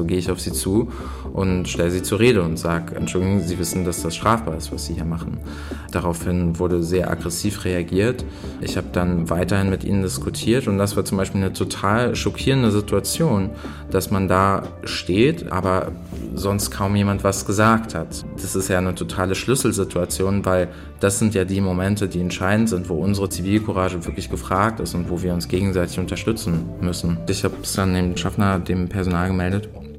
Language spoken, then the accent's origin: German; Germany; Ich bin als Deutscher und Europäer mit der scheinbaren Gewissheit von Demokratie und Freiheit aufgewachsen